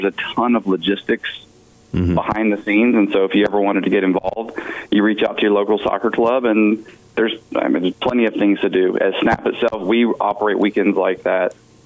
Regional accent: Louisiana, United States; I mean, I grew up in Louisiana

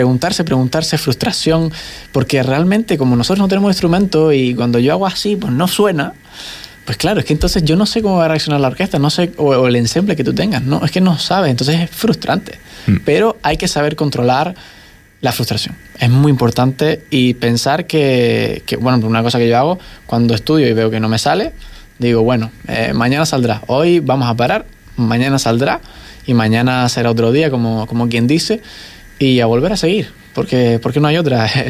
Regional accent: Canary Islands, Spain; en el Concertgebouw, siendo canario, sí, lo ves en los vídeos

